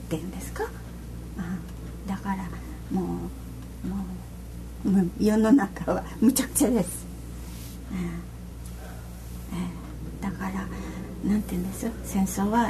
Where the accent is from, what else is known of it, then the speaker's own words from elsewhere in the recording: Hiroshima, Japan; もう私の生まれ育った町はもうそういう人たちがあの直接被爆してなくてもそういう家族とか親戚が家があの広島が焼けてるからね